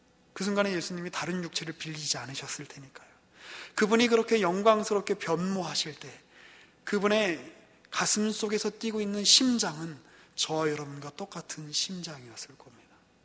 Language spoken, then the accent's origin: Korean; South Korea; also born or lived in China; 뭐 그 도시도 이제 꽤 중국 사람들한테는 되게 좋아하는 도시였습니다만 저의 고향인 한국과 비교해 봤을 때 그 굉장히 이제 비교되는 것이 굉장히 많이 있었습니다.